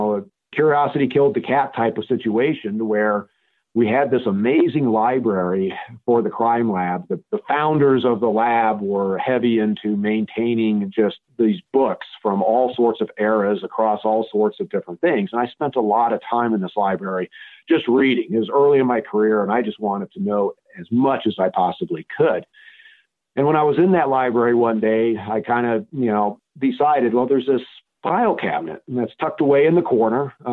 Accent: Fairfield, California, United States; No, I'm a military brat. So my father was in the Air Force. And so growing up, I bounced all over the United States until we settled in the Fairfield-Vacaville area starting in the eighth grade.

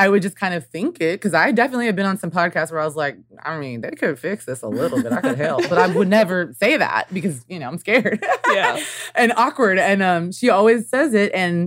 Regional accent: Midwest, United States; I mean, I'm from the Midwest, so I'm more Midwestern, more kind of friendly and cautious

